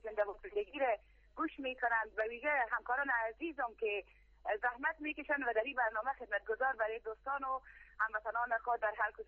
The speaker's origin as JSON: {"language": "Persian", "country": "Afghanistan", "tie": "born there", "said": "در این وطن هستیم، در این وطن زاده شدیم"}